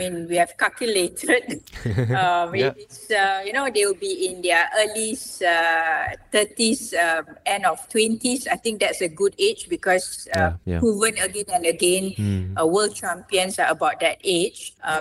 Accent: Malaysia; English is a second language; This also give, I should say, inspire other young players that we can do it as Malaysian squash player.

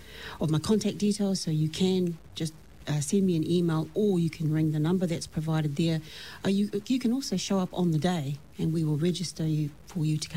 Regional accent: Auckland, New Zealand; growing up in South Auckland, and it was quite tough. And I saw for myself some of the challenges that I had as a Pacific person

